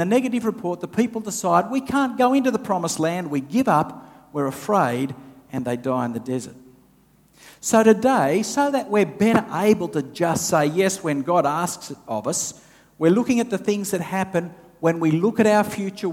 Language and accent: English; New South Wales, Australia; I grew up in the Hunter wine region.